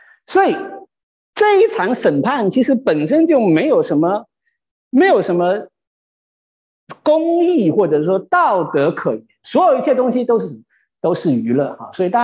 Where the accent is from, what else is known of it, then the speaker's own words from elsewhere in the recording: China; 我不知道我是在大陆长大的